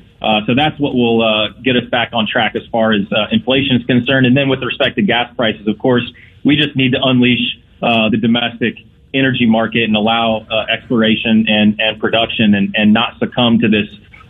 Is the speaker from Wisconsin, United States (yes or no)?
no; Decatur, Illinois, United States; So this is, you know, my hometown district where I've been my family's been, rather, for almost 200 years, and a proud graduate of Decatur Public Schools.